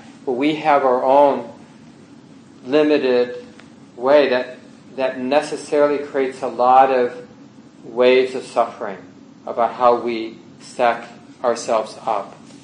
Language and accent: English; Minneapolis, Minnesota, United States; I had this sort of weird experience of growing up in North Minneapolis. Neither of my parents had gone to college.